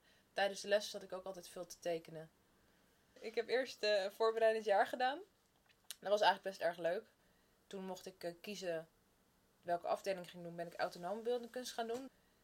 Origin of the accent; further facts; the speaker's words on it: Amsterdam, North Holland, Netherlands; born there; now in The Hague, Netherlands; Ik ben geboren in Amsterdam en nu woon ik in Den Haag.